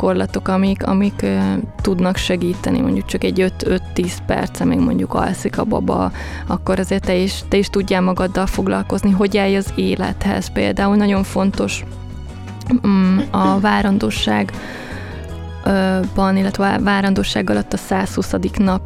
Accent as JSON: {"language": "Hungarian", "town": "Tata", "region": "Komárom-Esztergom", "country": "Hungary", "said": "ugye én tatai származású vagyok, tehát akkor hazautaztam egyszer anyukámhoz"}